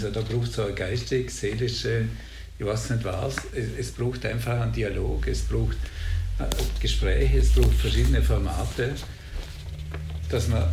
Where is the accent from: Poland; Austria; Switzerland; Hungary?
Austria; Vorarlberg; da sind wir Vorarlberger wahnsinnig schüchtern